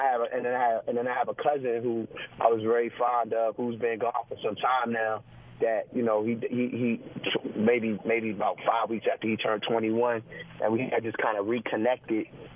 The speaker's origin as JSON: {"language": "English", "region": "Maryland", "country": "United States", "tie": "born or raised there", "also_born_or_lived": "New Jersey / Washington, D.C.", "said": "I was born in Jersey, but I was raised in, you know, the Maryland, D.C. area, and that's home. You know, that's always been home."}